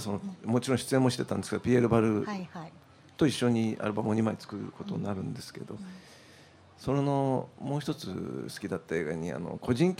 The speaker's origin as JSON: {"language": "Japanese", "region": "Tokyo", "country": "Japan", "tie": "born or raised there", "said": "まあ、僕は東京生まれですけども、はい、あの原宿とかもう何にもなかった時代を過ごしてるんですよね"}